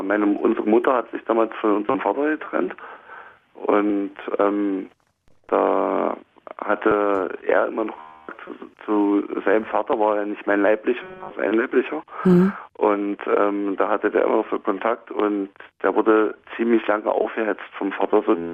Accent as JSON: {"language": "German", "region": "Brandenburg", "country": "Germany", "tie": "born or raised there", "said": "ich bin in Brandenburg groß geworden und war im Handballverein drin gewesen"}